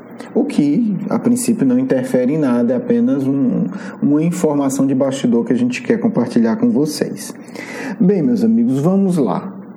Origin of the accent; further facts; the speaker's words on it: Brazil; Na grande maioria de nós que somos brasileiros ou temos uma profunda afinidade com o povo brasileiro.